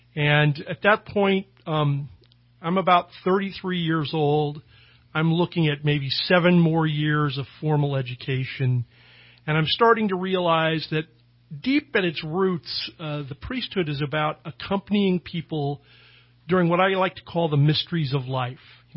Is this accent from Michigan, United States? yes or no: no; Bakersfield, California, United States; also born or lived in Santa Maria; I'm a native Californian, a child of the Golden State when it truly was golden. I was born in Santa Maria, California, and went to Bakersfield for junior high and high school.